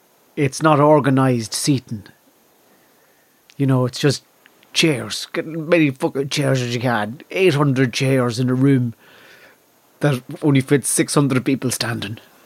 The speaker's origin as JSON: {"language": "English", "country": "Ireland", "said": "I have a very strong sense of myself as an Irish performer"}